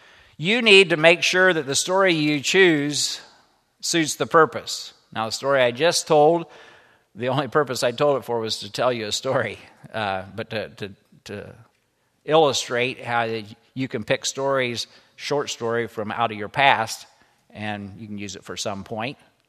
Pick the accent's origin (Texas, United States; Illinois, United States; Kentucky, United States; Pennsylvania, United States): Kentucky, United States; born there; I was born in Kentucky, but moved. We finally moved back to the home community about when I was 3 months old.